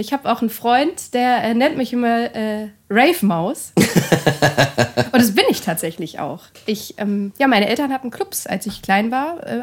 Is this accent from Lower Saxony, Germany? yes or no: yes; Peine, Lower Saxony, Germany; ich komme aus Peine. Mhm. Das ist in der Nähe von Hannover, also in der Mitte Niedersachsens fast.